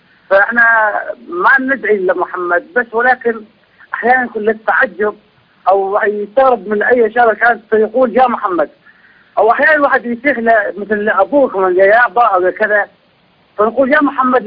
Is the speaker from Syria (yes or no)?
yes; Syria; وأنا سني من سوريا،